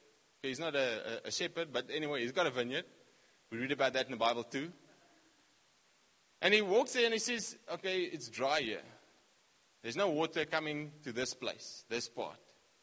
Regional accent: South Africa; I come from the Platteland, rural areas. I was raised in the R

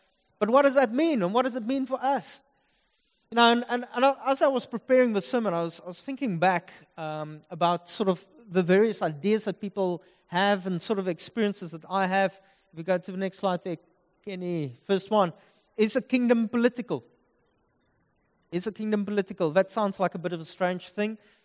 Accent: Upington, Northern Cape, South Africa; Yes, I'm from Upington.

